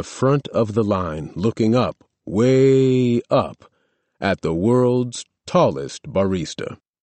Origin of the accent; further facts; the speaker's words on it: Connecticut, United States; I grew up in Connecticut, played college ball at the University of Hartford, and spent part of my career, a rather notorious part, with the Boston Celtics.